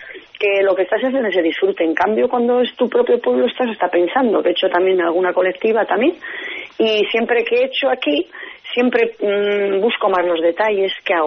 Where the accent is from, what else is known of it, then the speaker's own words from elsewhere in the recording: Artziniega, Basque Country, Spain; el hacer una exposición aquí en Artziniega, que es mi pueblo